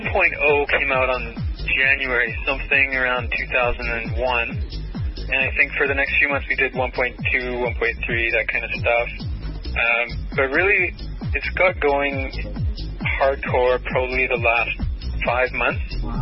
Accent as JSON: {"language": "English", "town": "Vancouver", "region": "British Columbia", "country": "Canada", "said": "I mean, I'm from Vancouver."}